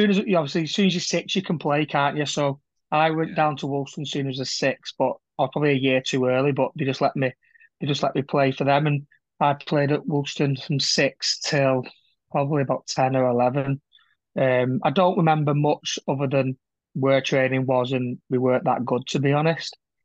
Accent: Newton, North West England, United Kingdom; Newton. I'm from Newton. An only child, just me, mum, and my dad. Newton was home until I moved out at 19.

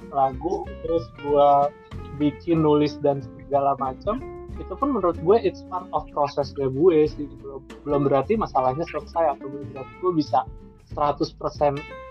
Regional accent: Lampung, Indonesia; Karena kan gue asli Lampung, kelahiran Lampung.

